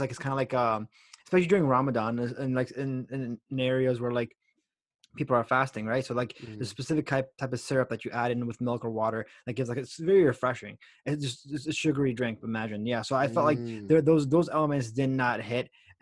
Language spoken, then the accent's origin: English; Pakistan; Like, so I'm from Pakistan.